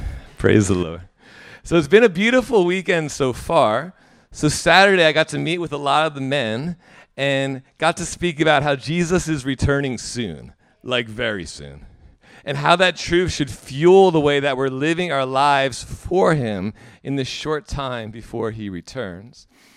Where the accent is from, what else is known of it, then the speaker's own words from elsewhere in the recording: New Jersey, United States; accent: New Jersey; now in South Africa; So if you don't recognize my accent, it's New Jerseyan. So I'm actually American.